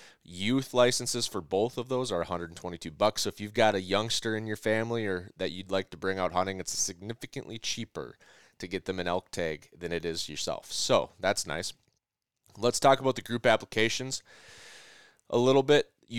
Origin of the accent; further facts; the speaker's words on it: Midwest, United States; now in West, United States; especially for me as a Midwesterner going to the West